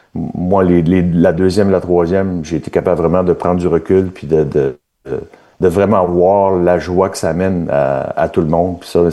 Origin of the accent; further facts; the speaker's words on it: Quebec, Canada; moi, je viens du Québec, je viens au Canada.